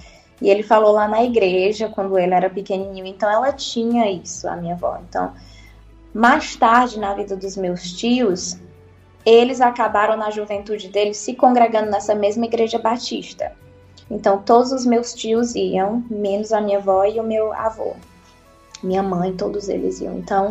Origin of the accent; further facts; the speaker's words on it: Fortaleza, Ceará, Brazil; Tá, eu nasci em Fortaleza, sou de Fortaleza. Cresci e me criei ali na casa com os meus avós.